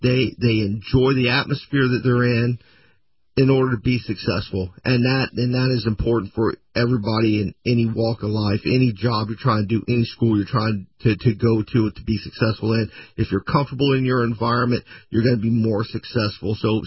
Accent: Southeast, United States; You know, I grew up in the Southeast, so snow is not something I'm interested in.

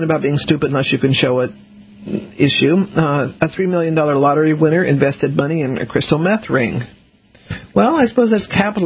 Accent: the South, United States; born there; because I was born in the South, Civil War is really interesting, if alarming to me.

